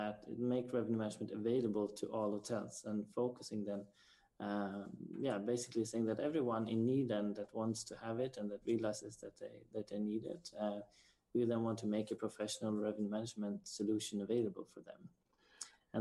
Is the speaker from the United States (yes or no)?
no; Sweden; And we have clients in Sweden, and which is my home country.